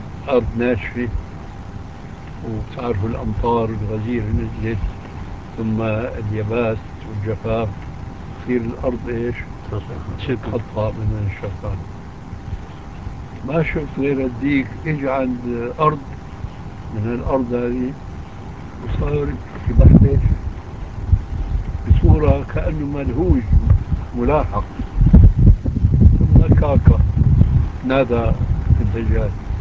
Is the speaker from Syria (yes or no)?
yes; Syria; نحن بنسميه عندنا في سوريا حالوش